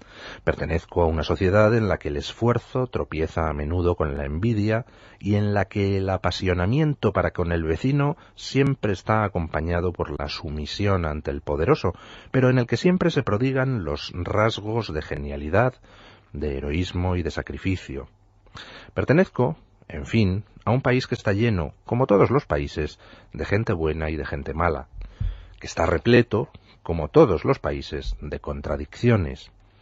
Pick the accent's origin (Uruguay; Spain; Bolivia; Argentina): Spain; soy como soy precisamente por haber nacido cuando y donde he nacido. Me guste o no me guste, soy español.